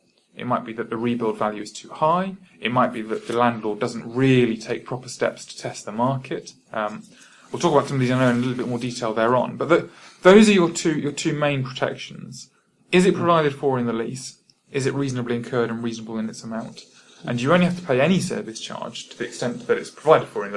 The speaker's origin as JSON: {"language": "English", "town": "Cheltenham", "region": "South West England", "country": "United Kingdom", "tie": "born or raised there", "said": "my hometown, for example, is Cheltenham. Cheltenham has GCHQ, the government spy headquarters there."}